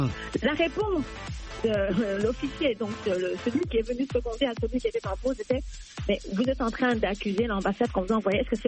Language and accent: French; DR Congo; Je suis congolaise